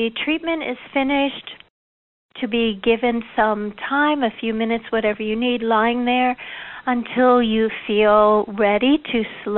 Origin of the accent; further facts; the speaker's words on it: United States; and I can say this as an American, we make everything bigger, better, longer, stronger